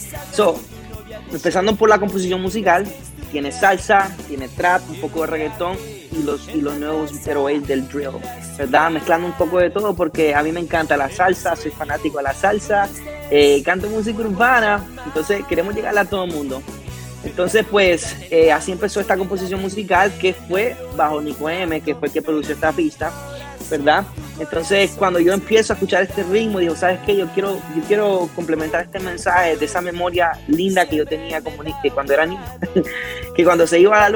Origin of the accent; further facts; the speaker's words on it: Honduras; de dónde soy yo, por ejemplo, en la canción yo te digo, soy de Honduras, estoy explicando de dónde soy y un poquito de las cosas de mi país